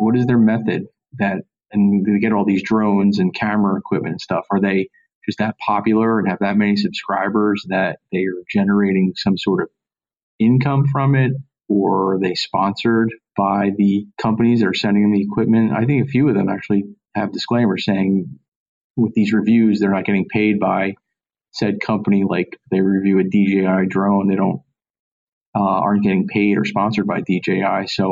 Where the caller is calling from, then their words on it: New Jersey, United States; I came from New Jersey.